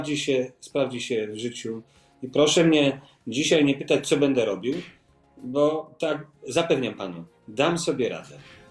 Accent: Kraków, Lesser Poland, Poland; Ja kocham Nową Hutę, jestem pochodzę z niej, więc trudno z swojej tożsamości rezygnować.

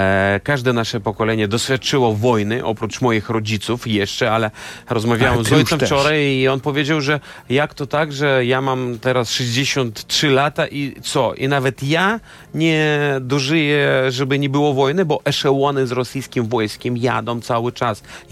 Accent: Belarus; Polish is a second language; Jestem Białorusinem, ale w każdym razie wiem, że to jest Polska.

